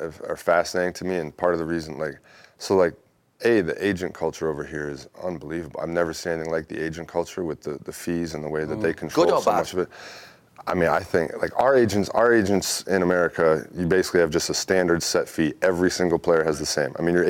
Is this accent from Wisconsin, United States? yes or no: yes; Green Bay, Wisconsin, United States; I grew up in Wisconsin, and like I said, I grew up in Green Bay.